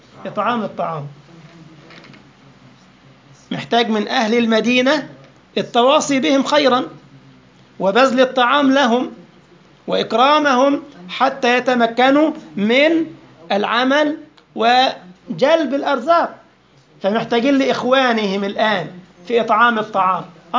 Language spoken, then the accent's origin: Arabic; Egypt; now in Europe; يبقى أنا الآن مثلا في أوروبا، أوروبا بتختلف عن بلدي مصر،